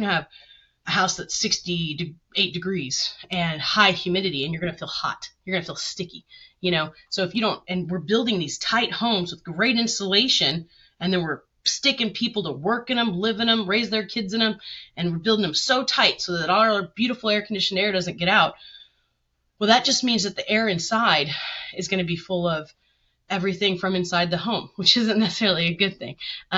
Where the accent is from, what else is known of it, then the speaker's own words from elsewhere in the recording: Texas, United States; But Texas doesn't have as much water as it looks like, and that's my home state.